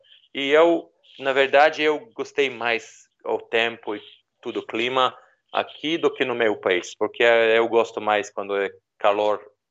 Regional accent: Niš, Southern and Eastern Serbia, Serbia; Portuguese is a second language; Não, eu não sou de Belgrado, eu sou da segunda maior cidade do país. Ele é cidade no sul do país. O nome da cidade é Nish.

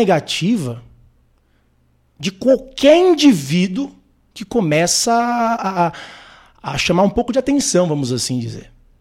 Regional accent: Brazil; born there; eu nasci aqui no Brasil

